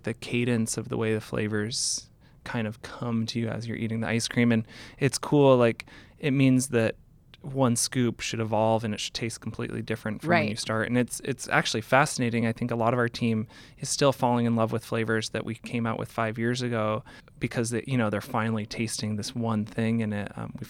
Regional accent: Seattle, Washington, United States; I grew up in Seattle.

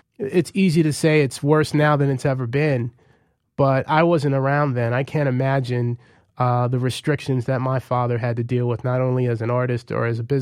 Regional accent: Queens, New York, United States; You know, me growing up in Queens with a single mom, I always told folks that my dad was a filmmaker

